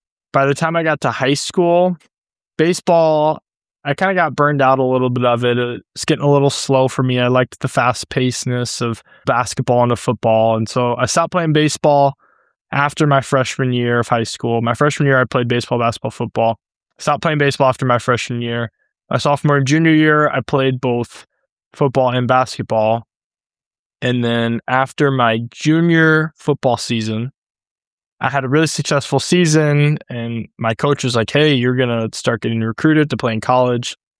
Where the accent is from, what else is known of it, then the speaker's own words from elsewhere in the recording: St. Louis, Missouri, United States; I'm from St. Louis, Missouri.